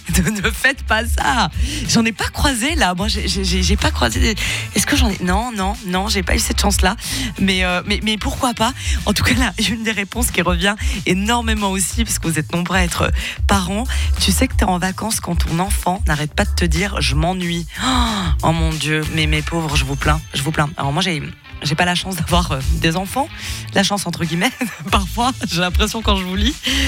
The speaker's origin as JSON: {"language": "French", "country": "Switzerland", "said": "plus de 60% des Suisses qui préfèrent rester chez nous, en Suisse, pendant les vacances"}